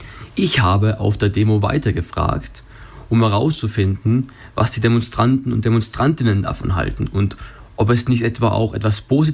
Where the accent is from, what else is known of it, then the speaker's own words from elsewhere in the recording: Innsbruck, Tyrol, Austria; Auch in Innsbruck, meiner Heimatstadt.